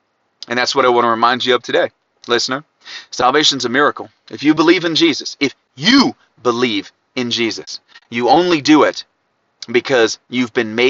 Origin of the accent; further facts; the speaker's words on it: Ohio, United States; accent: Ohio; except I can't have a cool Scottish accent. So I'll just have to, you know, do it with my Ohio accent.